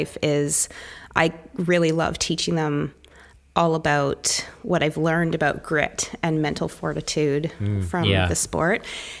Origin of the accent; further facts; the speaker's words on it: Calgary, Alberta, Canada; now in Sydney, Australia; I'm actually from Calgary, Alberta, which is way up in Canada. But I'm currently living the dream in Sydney, Australia, because my husband's on a sabbatical.